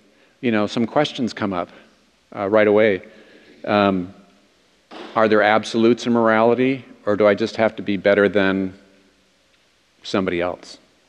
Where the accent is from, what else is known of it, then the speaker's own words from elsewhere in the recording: Minnesota, United States; So, another thing about me, other than growing up in Minnesota, is that I grew up Roman Catholic